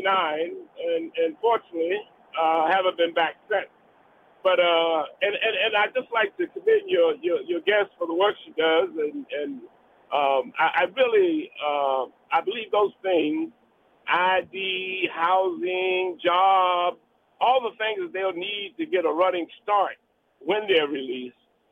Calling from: Washington, District of Columbia, United States; I'm calling from Southeast Washington, D.C.

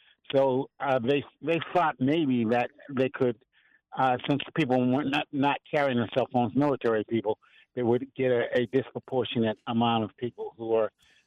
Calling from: Upper Marlboro, Maryland, United States; from Upper Marlboro. However, on the street now on a phone.

